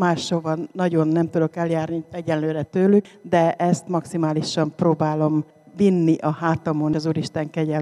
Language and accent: Hungarian; Bakonycsernye, Fejér, Hungary; Bakoncsernyéről jöttem.